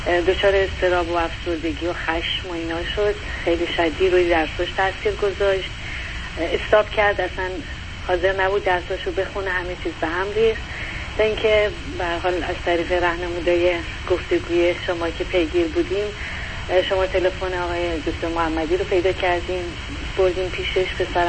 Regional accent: Iran; now in United States; ما 3.5 سال از ایران اومدیم، یعنی وارد امریکا شدیم، 4.5 سال که از ایران خارج شدیم، 2.5 سال توی سیاتل زندگی کردیم.

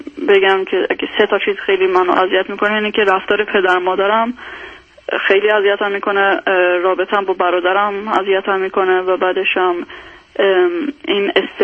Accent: Iran; now in Sweden; من وقتی که از ایران اومدم سوئد

